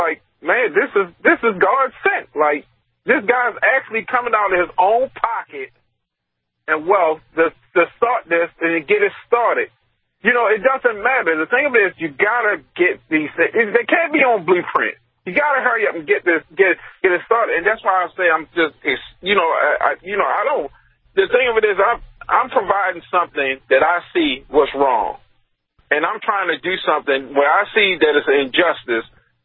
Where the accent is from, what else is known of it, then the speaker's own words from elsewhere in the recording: United States; or don't like me because, let me stop, because I'm an American.